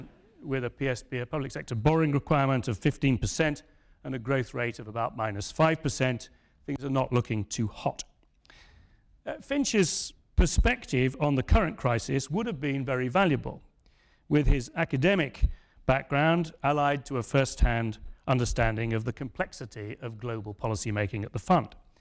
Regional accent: Manchester, North West England, United Kingdom; I should say that as a Mancunian myself, that should be regarded as a compliment.

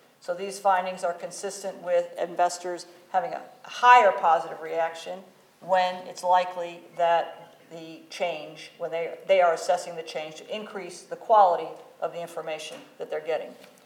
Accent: United States; has to do with the issue close to my heart, being an American, is issue around whether the U.S. will adopt IFRS.

